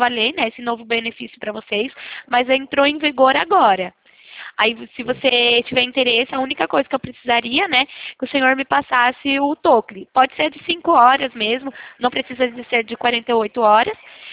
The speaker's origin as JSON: {"language": "Portuguese", "town": "Leme", "region": "São Paulo", "country": "Brazil", "said": "Eu sou daqui da cidade de Leme, interior de São Paulo."}